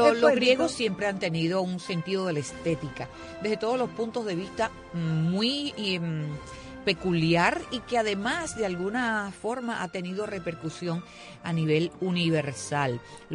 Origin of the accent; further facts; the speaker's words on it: Cuba; los cubanos, hablamos español